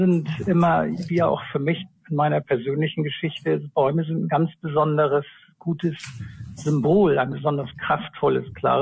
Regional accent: Germany; Und ich komme jetzt zurück in ein Land, Deutschland, mein Heimatland

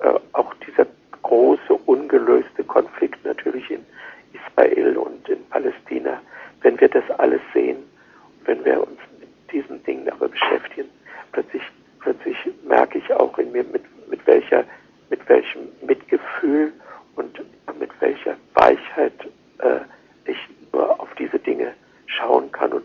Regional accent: Germany; wenn die Leute fragen dort, erfahren, aha, ich bin Deutscher

